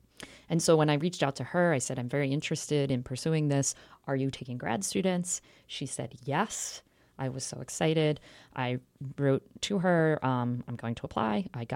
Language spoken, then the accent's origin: English; Philadelphia, Pennsylvania, United States; I really attribute much of my scholarship and professional life to growing up in Philadelphia. I lived in and was in West Philly during the move, which was pretty influential to my childhood.